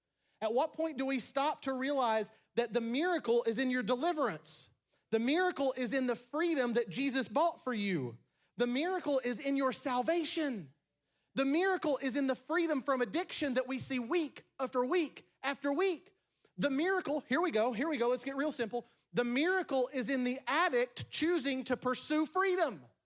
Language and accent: English; Tennessee, United States; I'm from Tennessee and this is the only way I know to say it